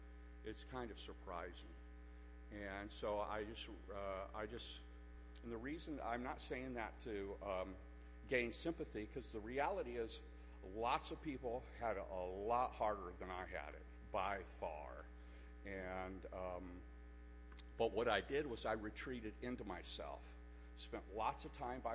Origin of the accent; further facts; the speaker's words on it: Michigan, United States; I think my best friend, Joe and John Cook, my best friend John, growing up in Michigan, was killed himself in a sanitarium at 13.